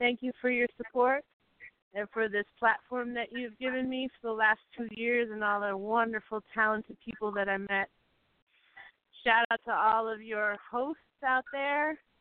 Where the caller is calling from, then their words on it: Massachusetts, United States; I'm calling from Western Massachusetts.